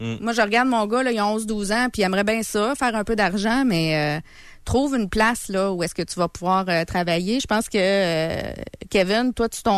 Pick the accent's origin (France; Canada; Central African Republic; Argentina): Canada; Neuville, Quebec; Il y avait un petit marchand de légumes en avant de chez moi à Neuville